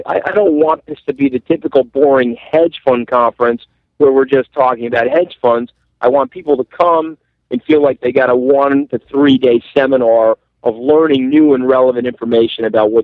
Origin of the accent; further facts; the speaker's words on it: Long Island, New York, United States; There's some fun stories in there about growing up on Long Island and working at my uncle's motorcycle shop.